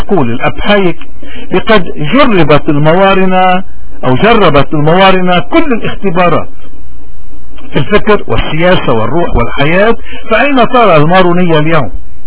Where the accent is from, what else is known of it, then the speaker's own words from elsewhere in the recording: Lebanon; نحن لبنانية